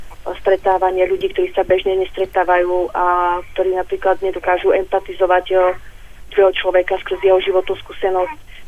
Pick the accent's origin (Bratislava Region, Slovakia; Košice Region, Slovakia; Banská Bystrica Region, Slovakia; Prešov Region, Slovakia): Prešov Region, Slovakia; Moje rodné mesto je vlastne na severovýchode Slovenska, Vysokých Tatier